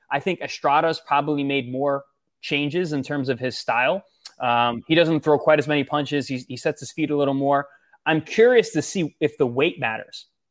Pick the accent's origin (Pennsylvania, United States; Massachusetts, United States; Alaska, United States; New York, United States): New York, United States; So I'm from New York. I'm used to just doing work.